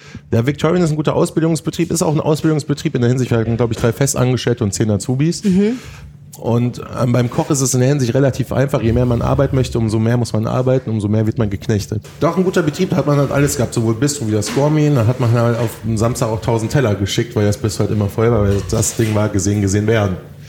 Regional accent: North Rhine-Westphalia, Germany; also ich komme aus Haifa im Sauerland.

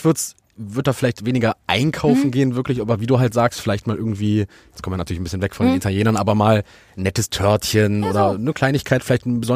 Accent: Düsseldorf, North Rhine-Westphalia, Germany; wenn man so als Düsseldorfer da unter der Woche irgendwie hingeht

